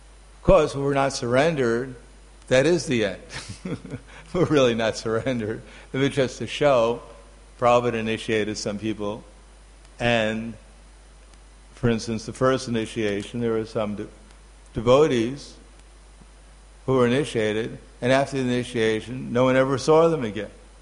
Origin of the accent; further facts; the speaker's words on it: Slovenia; I know we came from Krishna, but I came from Slovenia.